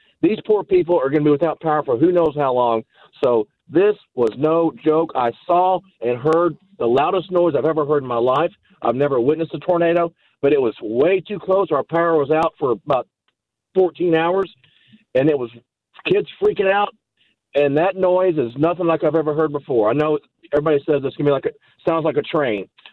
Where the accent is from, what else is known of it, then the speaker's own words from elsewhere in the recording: Texas, United States; moved away as an adult; I'm from Texas. We've been here about 4.5 years.